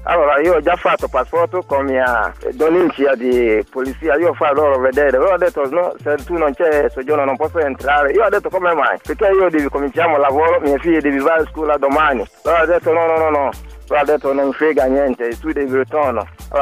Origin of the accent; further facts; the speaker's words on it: Ghana; Italian is a second language; Io subito andato polizia a fare denuncia, poi io andato ambasciatore di mio paese, ghanese, poi io ho fatto un nuovo passaporto.